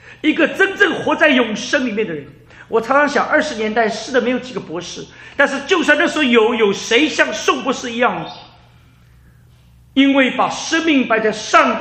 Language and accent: Chinese; China; 对我们华人来说，对我们中国人来说，我们什么都经历过，